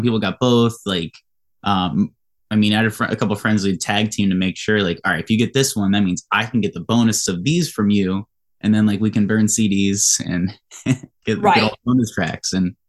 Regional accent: Maryland, United States; We're both from Southern Maryland.

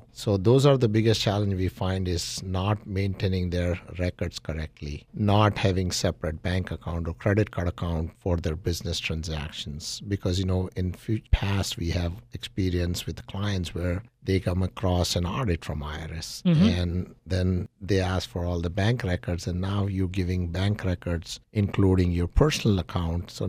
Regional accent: Mumbai, Maharashtra, India; moved away as an adult; now in United States; I'm from Mumbai, India. Mm-hmm. I came to U.S. in 1997.

